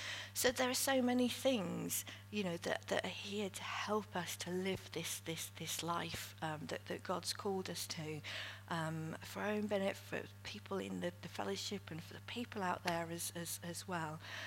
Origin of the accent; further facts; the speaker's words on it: United Kingdom; And being British, I think we tend to be quite good at that as well.